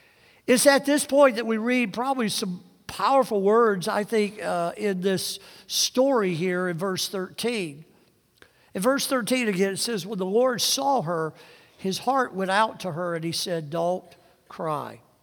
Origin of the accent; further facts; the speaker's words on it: Mississippi, United States; I'm from Mississippi, which is next to Louisiana